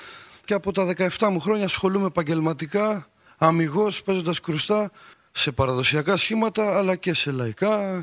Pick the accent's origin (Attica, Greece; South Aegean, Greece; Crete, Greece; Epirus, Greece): Attica, Greece; Athens; Έχω μεγαλώσει στην Αθήνα, αλλά έχω καταγωγή από τα Δολιανά Ιωαννίνων. Πολύ γνωστό χωριό, με μεγάλη μουσική παράδοση. Βρυσομάνα μουσικών, όπως λένε αλλιώς, δίπλα στον Παρακάλαμο.